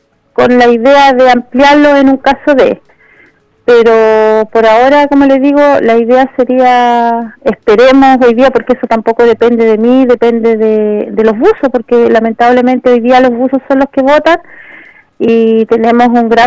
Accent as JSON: {"language": "Spanish", "town": "Guaitecas", "region": "Aysén", "country": "Chile", "said": "la gente de Guaiteca, aquí los mayores perjudicados somos la gente de Guaiteca"}